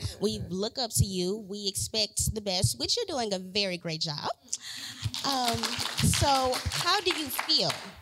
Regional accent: Bernice, Louisiana, United States; I am a freshman, and I am from Bernice, Louisiana.

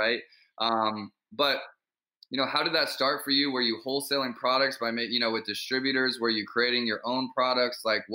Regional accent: Kansas City, Missouri, United States; We can keep up. We're from Kansas City

